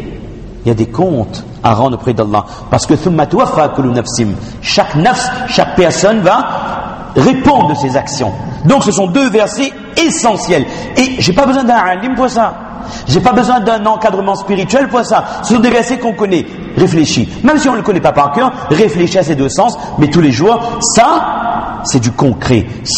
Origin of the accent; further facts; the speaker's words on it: France; Je suis français et donc européen. De quelle pratique rituelle? Je suis la religion de l'islam.